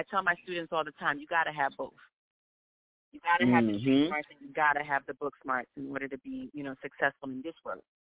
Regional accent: Paterson, New Jersey, United States; also born or lived in Los Angeles; now in Bronx, United States; Well, I mean, I'm originally from Patterson. Not born, but I was raised

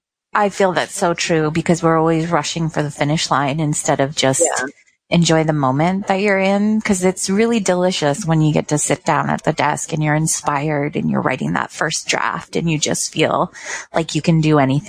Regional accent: Canada; because I know being Canadian, we do really apologize a lot.

